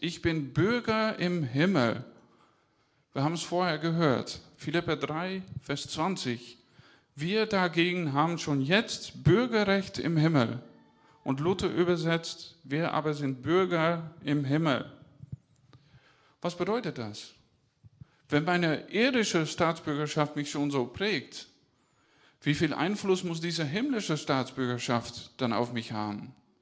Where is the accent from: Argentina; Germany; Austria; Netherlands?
Netherlands; Meine Heimat ist Holland. Vor dem Fall, dass ihr mir nicht glaubt, habe ich meinen Reisepass mitgebracht. Guck, Koninkrijk der Nederlanden steht drauf.